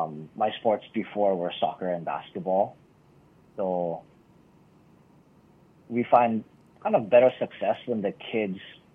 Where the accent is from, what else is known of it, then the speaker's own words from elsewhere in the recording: Hawaii, United States; I think growing up in Hawaii plays a big part in that. We battle wind and the elements pretty much on every golf course that you can play here, you know, in the state of Hawaii.